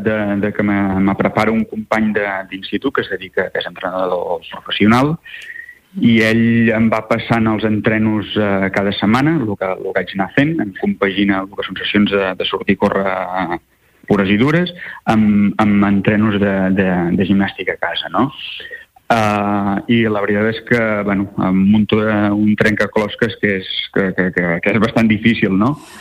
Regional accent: La Bisbal d'Empordà, Catalonia, Spain; born there; now in Palafrugell, Spain; jo tinc la sort de viure a Palafrugell, com has dit al principi. Si bé soc nascut a la Bisbal, però visc a Palafrugell

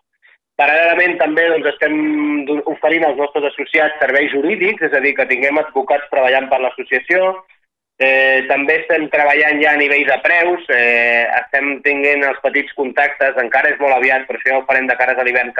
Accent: Roses, Catalonia, Spain; al meu poble de Roses

